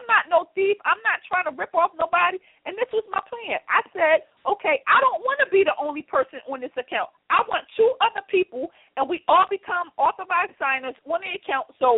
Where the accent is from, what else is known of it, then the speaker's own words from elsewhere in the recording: Philadelphia, Pennsylvania, United States; I grew up in and around the projects in South Philadelphia. I grew up in Southwest Philadelphia.